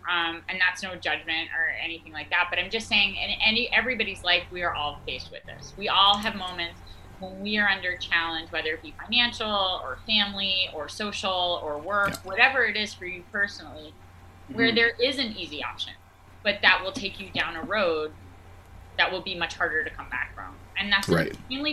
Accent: Boston, Massachusetts, United States; also born or lived in New York; I mean, I grew up in Boston, and then I lived in New York for many years.

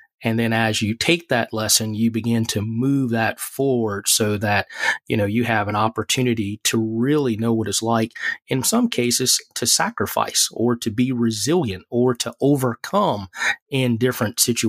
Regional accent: Mississippi, United States; there was really never any roots planted except for back in my hometown of Mississippi.

